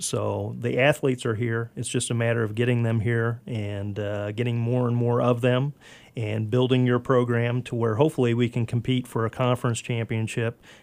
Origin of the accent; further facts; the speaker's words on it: St. Louis, Missouri, United States; also born or lived in Kirksville; Well, to begin with, I'm from Missouri originally. Grew up in St. Louis and then moved to Kirksville, Missouri, which is in the northeast part of the state.